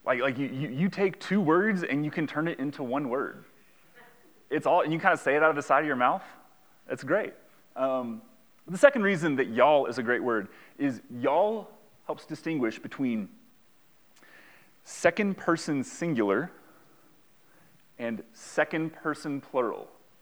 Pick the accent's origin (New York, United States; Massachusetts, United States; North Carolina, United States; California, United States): North Carolina, United States; Boone; also born or lived in Pennsylvania; I grew up in Boone.